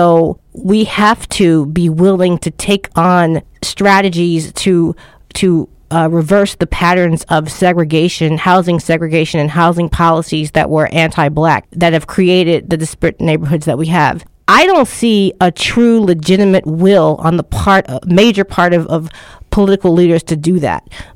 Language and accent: English; Baltimore, Maryland, United States; I grew up in Baltimore, I grew up in Ashburton, a relatively black middle class neighborhood.